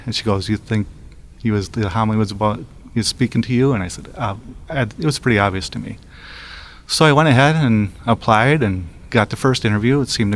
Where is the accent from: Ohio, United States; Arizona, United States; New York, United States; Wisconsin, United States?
Wisconsin, United States; So after that, we left for to go to my hometown in Wisconsin and for a family function.